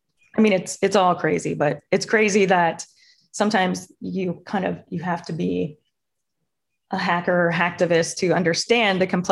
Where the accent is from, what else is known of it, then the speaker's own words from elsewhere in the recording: Chicago, Illinois, United States; And, you know, hey, 1920s, you know, and throughout the history of Chicago, I grew up in Chicago.